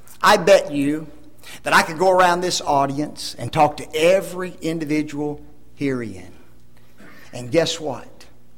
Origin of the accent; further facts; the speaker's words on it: Memphis, Tennessee, United States; also born or lived in Dyersburg; I was born in Dyersburg, Tennessee, just a little ways from New Bern, Tennessee. My mom and dad very shortly thereafter moved to Memphis, Tennessee, and that is the only place that I know as far as growing up is concerned.